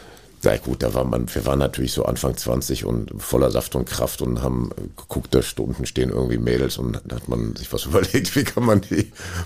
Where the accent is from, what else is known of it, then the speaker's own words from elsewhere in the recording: Essen, North Rhine-Westphalia, Germany; Das Asbachtal, das ist ein Bach am Rande von Essen, wo ich groß geworden bin.